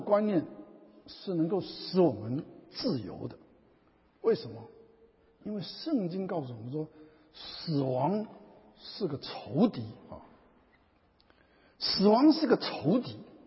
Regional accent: China; 因为我们中国人这个特别是共产党就特别讲人死如灯灭

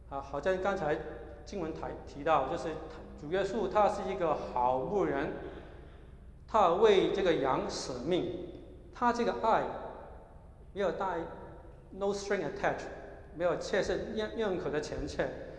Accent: Hong Kong; now in United States; 我的父母呢，他很小的时候在香港已经要求我读书要好，行为要好，什么都有的好的。再去来到美国读书，也要是要好，读好的学校。

